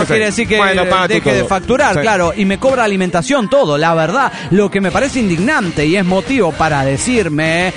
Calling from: Querétaro, Mexico; de Querétaro.

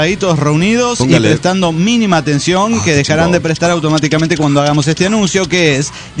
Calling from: San Luis, Argentina; de San Luis, Argentina.

